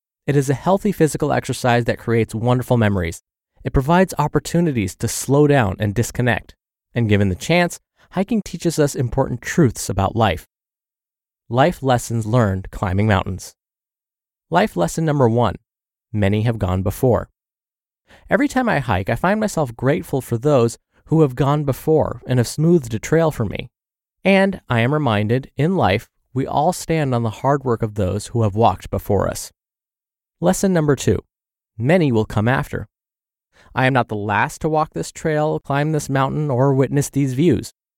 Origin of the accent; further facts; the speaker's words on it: South Dakota, United States; I could blame it on the fact that I grew up on the Great Plains of South and North Dakota.